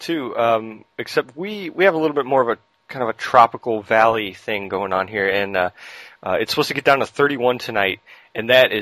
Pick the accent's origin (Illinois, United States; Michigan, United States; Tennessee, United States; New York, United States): Illinois, United States; Chicago; But it's funny because like I grew up north too in Chicago